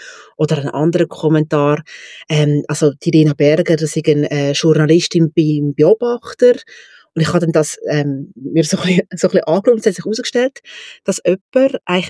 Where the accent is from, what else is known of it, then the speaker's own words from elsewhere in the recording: Lucerne, Switzerland; Shop in Luzern gibt, vor allem an dieser Adresse, weil das ist nämlich Luftlinie 200 Meter von dort, wo ich aufgewachsen bin.